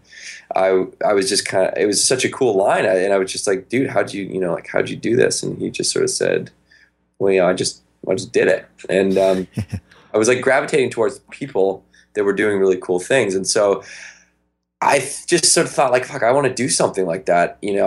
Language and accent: English; Victoria, British Columbia, Canada; So we grew up in Victoria, BC, up in Canada.